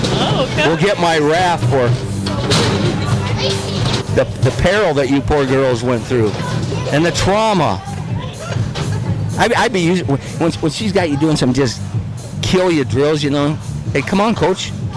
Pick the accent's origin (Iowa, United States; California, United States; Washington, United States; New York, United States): Iowa, United States; Des Moines; I'm a pizza snob, even though I'm from Des Moines, Iowa.